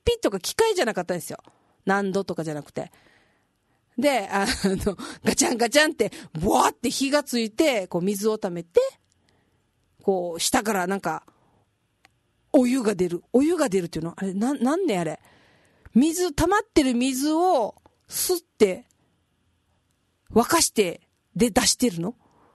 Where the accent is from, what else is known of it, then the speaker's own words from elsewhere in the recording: Naruto, Tokushima, Japan; 私の故郷徳島県鳴門市は瀬戸内海沿いで美味しい鯛が取れるので